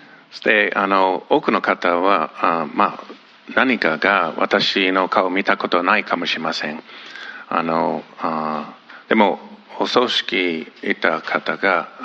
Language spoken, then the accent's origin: Japanese; Yokohama, Kanagawa, Japan; moved away as an adult; 同じ横浜育ち、そして国際学校卒業してアメリカに行って、そしてミシガンとテキサスとカリフォルニア行きました。